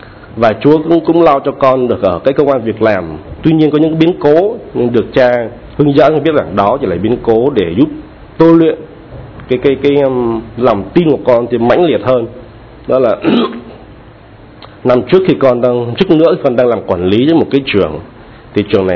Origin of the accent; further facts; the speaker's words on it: Dong Nai, Vietnam; quê con, quê gốc ở Hà Nam Ninh, và quê bố mẹ con di cư vào Đồng Nai năm 54 ở huyện Thống Nhất, nơi mà nổi tiếng với nhiều nhà thờ. Tuy nhiên đi đạo từ hồi nhỏ đến lớn